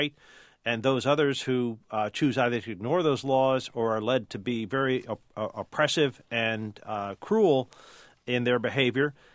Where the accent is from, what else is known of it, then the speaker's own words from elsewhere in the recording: United States; I'm originally American, but I learned Arabic from the time I was 16.